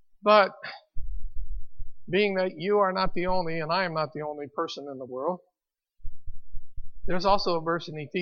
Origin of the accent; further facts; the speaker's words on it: Chicago, Illinois, United States; I'm from Chicago. … I'm from Chicago.